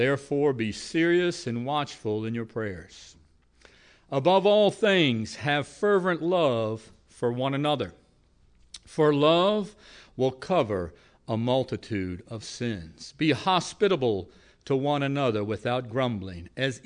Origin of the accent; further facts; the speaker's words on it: Franconia, Virginia, United States; I grew up here in the Franconia area, I know, a lot of years ago.